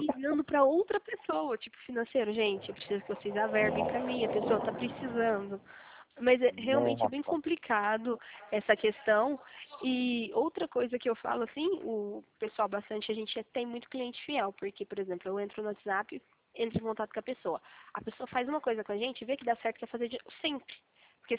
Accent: Minas Gerais, Brazil; now in Campinas, Brazil; Eu sou mineira, mas eu moro em Campinas

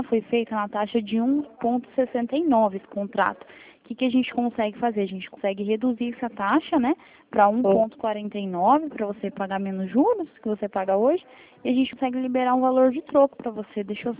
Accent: Toledo, Paraná, Brazil; Eu sou aqui de Toledo, do Paraná, mas a gente tá atendendo o Brasil inteiro

